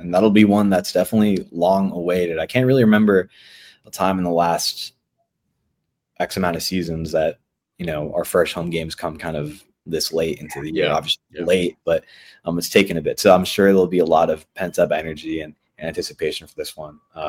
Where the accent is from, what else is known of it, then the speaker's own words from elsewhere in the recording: Palmdale, California, United States; Obviously, growing up in Palmdale, California, Mexican-American, surrounded by great Mexican food over there, Robert.